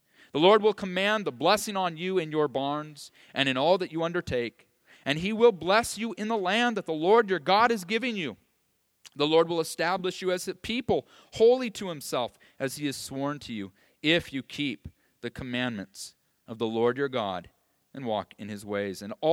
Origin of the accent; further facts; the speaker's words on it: California, United States; now in Iowa, United States; But I come from California, as you know, and as I grew up there, on television, you could see the stupidest criminals almost every day.